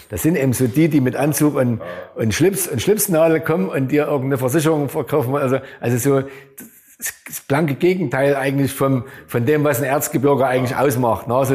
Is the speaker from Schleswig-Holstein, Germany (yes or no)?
no; Augustusburg, Saxony, Germany; Augustusburg, meine Heimat hier, ne, diese Silhouette.